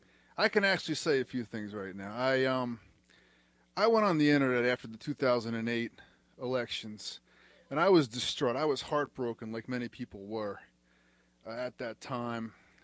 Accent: Northern US, United States; I don't have a Southern accent. I am a Yankee from the North.

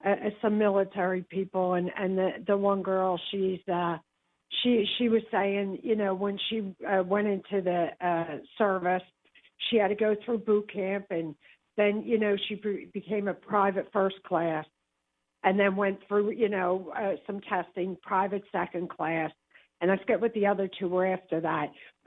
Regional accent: Philadelphia, Pennsylvania, United States; Well, we're from Philly. We do fight back.

